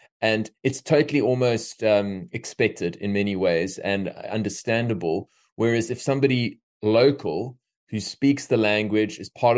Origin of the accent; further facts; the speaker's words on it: Cape Town, Western Cape, South Africa; Cape Town is my hometown. Absolutely love it.